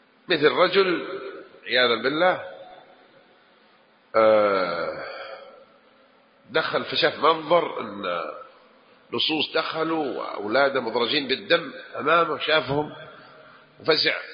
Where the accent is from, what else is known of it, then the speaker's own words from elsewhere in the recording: Jeddah, Makkah Province, Saudi Arabia; أما كمان لغة جداوية وأنا من جدة لكني كيف نسيتها ما أقولها